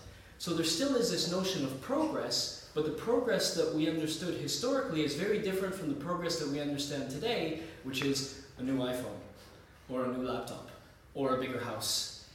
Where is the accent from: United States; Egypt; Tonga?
Egypt; and I'm from Egypt, and increasingly in Egypt as well